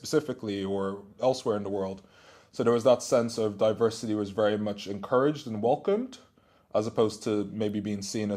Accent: Dundalk, County Louth, Ireland; compared to maybe growing up in Dundalk, had generally done a lot more travel

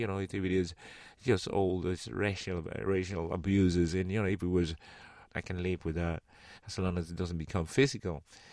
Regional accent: Cuba; English is a second language; somebody comes beside me and asks me, "Where are you from?" And, "Well, I'm from Cuba."

